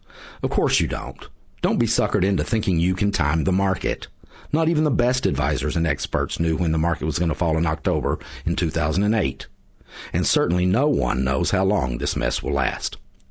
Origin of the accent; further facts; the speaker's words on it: Texas, United States; I am the Smart Money Retirement Specialist, born and raised in Texas, and working with clients right here in the Dallas-Fort Worth Metroplex and all over the rest of this big old Lone Star State.